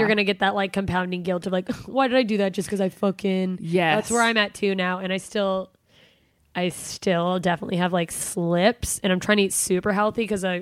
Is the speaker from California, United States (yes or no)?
no; Alaska, United States; I'm from Alaska.